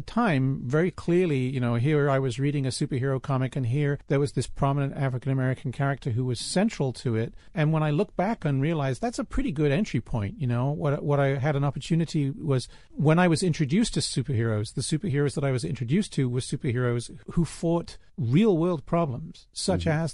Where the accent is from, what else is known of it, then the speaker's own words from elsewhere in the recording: Wales, United Kingdom; now in Philadelphia, United States; As you can probably hear, I'm not actually from around here.